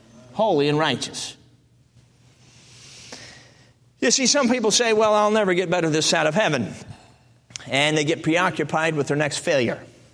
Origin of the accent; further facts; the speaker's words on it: Chicago, Illinois, United States; Now, I grew up in Chicago, and so I don't know anything about country living.